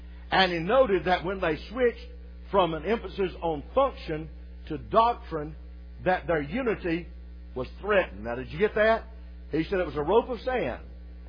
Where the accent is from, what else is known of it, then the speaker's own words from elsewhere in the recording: the South, United States; My ministry has always been in the South. I was raised in the South, and glad I was.